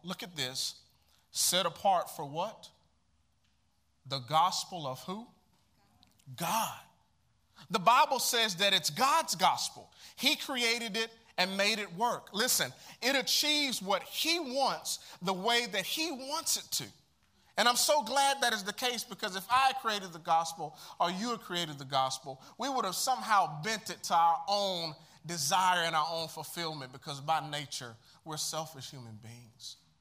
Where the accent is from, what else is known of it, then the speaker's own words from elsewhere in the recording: Chattanooga, Tennessee, United States; Violence is plentiful across the greater Chattanooga region." This is my hometown, y'all, and it hurts.